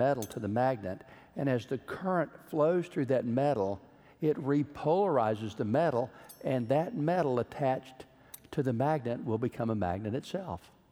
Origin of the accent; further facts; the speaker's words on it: Georgetown, Texas, United States; I grew up in Georgetown, Texas. I didn't come from a family of givers.